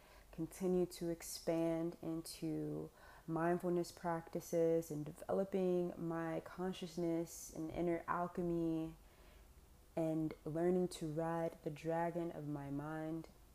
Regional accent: Chicago, Illinois, United States; born there; I was born in Chicago, south side of that city, in the ghetto with all odds stacked against me.

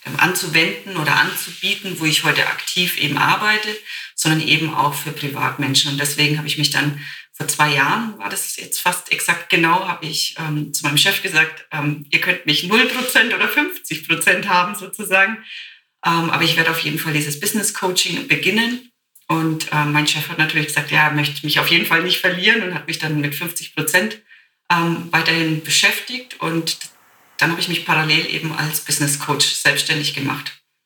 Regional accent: Bavaria, Germany; Also ich komme ja aus Franken und bei uns sind so fränkische Knörze, sind so ganz bekannt, die halt nicht so viel reden.

